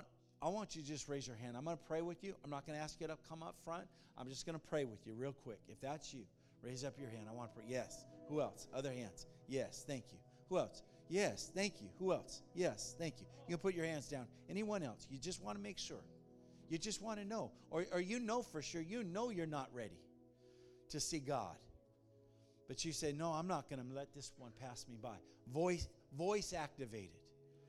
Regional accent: Palmdale, California, United States; When I was growing up in Palmdale, on Wednesday we used to come home after church

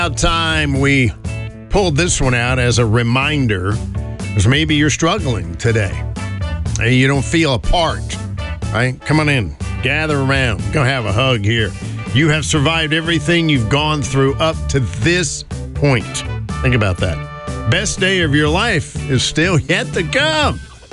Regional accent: Southern United States, United States; I'm a Southerner. To me, squash is yellow.

